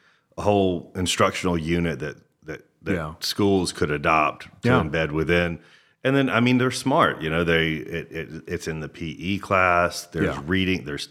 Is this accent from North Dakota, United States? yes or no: no; Atlanta, Georgia, United States; I mean, honestly, I'm from Atlanta, so Coca-Cola is a pretty big brand for me.